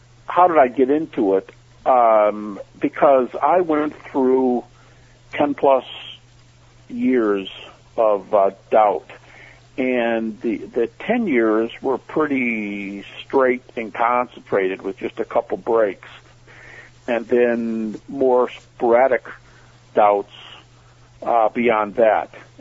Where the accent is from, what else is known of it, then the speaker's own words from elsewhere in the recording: Detroit, Michigan, United States; also born or lived in Indiana; I grew up in the Detroit area almost exclusively. I lived for a year or so in Indiana, and I did live in western Michigan, but almost totally in Detroit in my early years, and my schooling likewise.